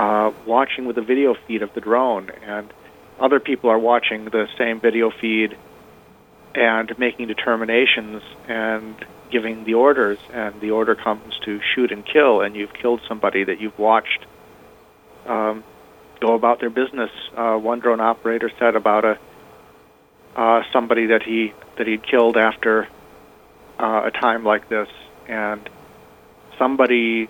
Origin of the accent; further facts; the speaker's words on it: Iowa, United States; in my home state in Iowa